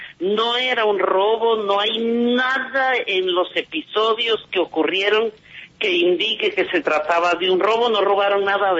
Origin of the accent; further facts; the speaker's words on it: Colombia; also born or lived in Sweden; Soy colombiana, aquí me hice, aquí me crié, aquí me formé, aquí quiero estar.